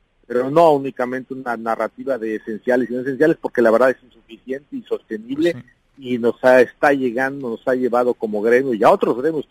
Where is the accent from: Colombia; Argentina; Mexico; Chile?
Mexico; en medio de esta pandemia, como mexicanos, y quitarnos las banderas